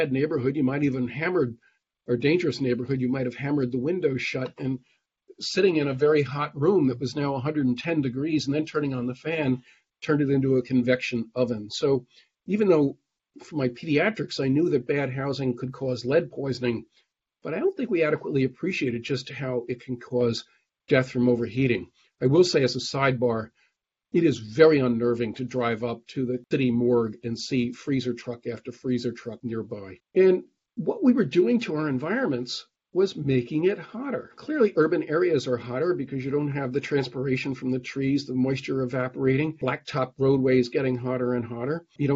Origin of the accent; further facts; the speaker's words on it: New Jersey, United States; the experimental state and all of that was my home state of New Jersey.